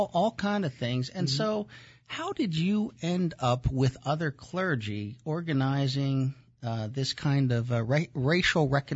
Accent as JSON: {"language": "English", "town": "Philadelphia", "region": "Pennsylvania", "country": "United States", "tie": "born there", "said": "I was born in Philadelphia."}